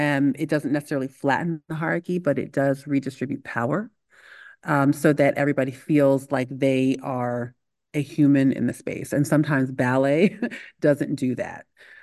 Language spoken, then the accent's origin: English; Philadelphia, Pennsylvania, United States; I'm the baby of nine. I grew up in Philadelphia.